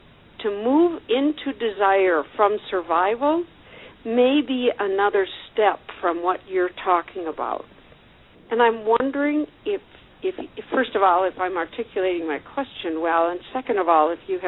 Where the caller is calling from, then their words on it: Tucson, Arizona, United States; Hi, and I'm from Tucson, Arizona.